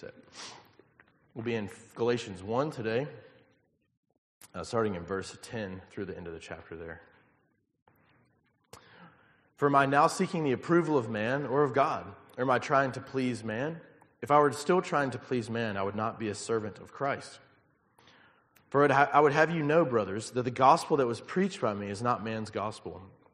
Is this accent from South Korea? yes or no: no; Alabama, United States; I grew up in Alabama, but he grew up in Iowa.